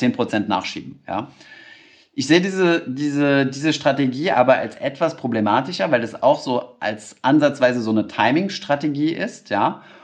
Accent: Germany; Und jetzt schauen wir uns als Deutsche mal

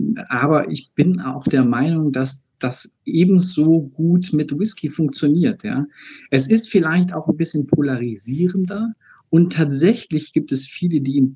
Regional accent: Baden-Württemberg, Germany; ich bin ja Schwabe

